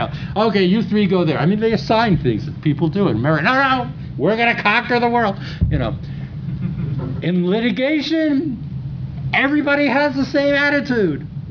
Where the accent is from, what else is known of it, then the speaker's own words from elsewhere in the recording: New Hampshire, United States; I come from New Hampshire, so don't hold it against me.